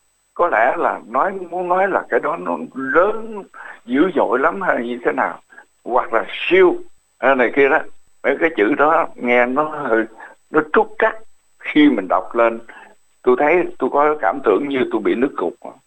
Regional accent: Mekong Delta, Vietnam; những cái tiếng đó thường dùng ở miền Tây Nam Phật, vì tôi xuất thân từ miền Tây Nam Phật. Nhưng mà nó thật ra thì cái tiếng Việt trong đầu của tôi đó bây giờ nó cũng có lai nhiều miền rồi.

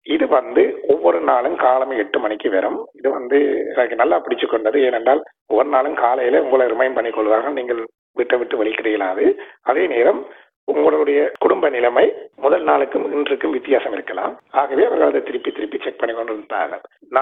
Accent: Sri Lanka; நான் ஒரு ஸ்ரீலங்கன்

